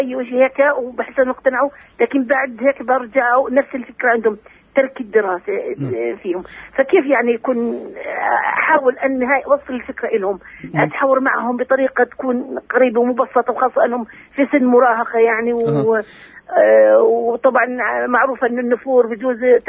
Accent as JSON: {"language": "Arabic", "town": "Hebron", "region": "West Bank", "country": "Palestine", "said": "من الخليل."}